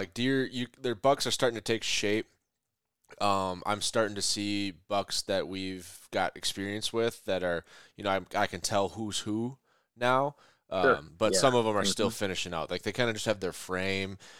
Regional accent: Minnesota, United States; So I'm from Minnesota, like I mentioned

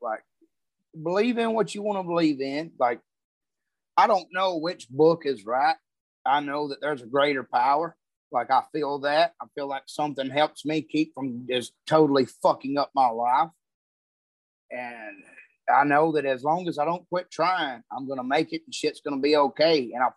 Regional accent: the South, United States; just because I'm from the South, people assume that I should be running around waving the motherfucker.

